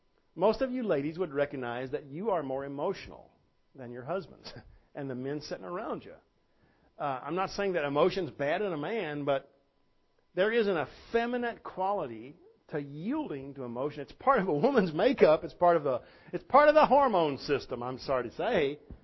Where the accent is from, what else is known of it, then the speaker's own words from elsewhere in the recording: United States; Lord, I'm an American. I live in a country that's immersed in marketing and stuff.